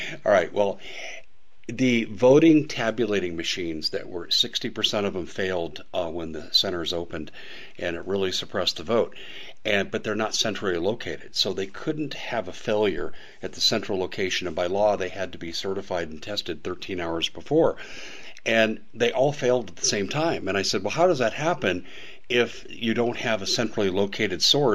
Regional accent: Arizona, United States; I'm from Maricopa County. We are the most corrupt county in the United States

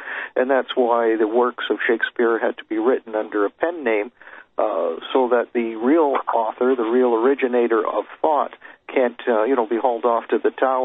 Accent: Canada; I'm from Canada, but I'm not that slow.

